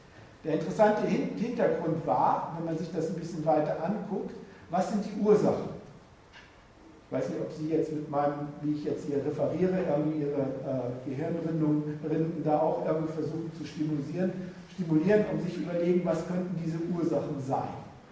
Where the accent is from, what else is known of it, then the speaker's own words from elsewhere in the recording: Austria; wir als Österreicher erklären uns mal für Gentechnik frei